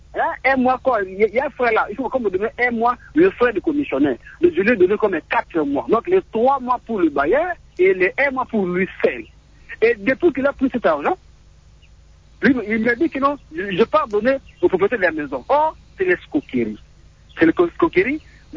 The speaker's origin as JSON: {"language": "French", "town": "Mbandaka", "region": "Équateur", "country": "DR Congo", "said": "Et surtout nous, à l'Équateur, à Mbandaka."}